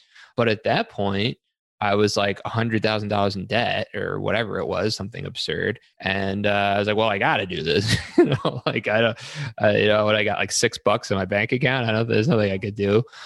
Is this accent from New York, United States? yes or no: yes; New York City, New York, United States; But, you know, I grew up quite humbly in New York City, no physicians in my family.